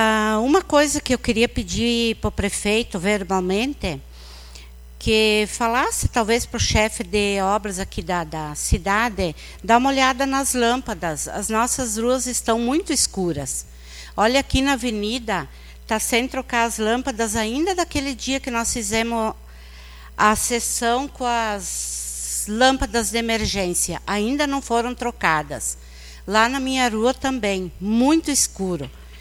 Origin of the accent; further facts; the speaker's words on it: Engenho Velho, Rio Grande do Sul, Brazil; Porque, meu Deus, olha nós, engenho velhense, com tanto desse asfalto, ó.